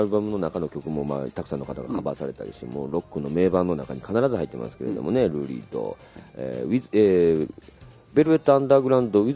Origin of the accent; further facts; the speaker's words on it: Kansai, Japan; accent: Kansai dialect; しかもね、僕なんか特に関西弁でしょ。